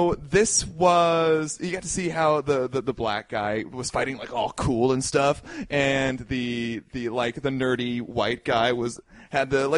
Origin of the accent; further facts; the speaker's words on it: Quebec, Canada; I grew up in Quebec learning Quebec French.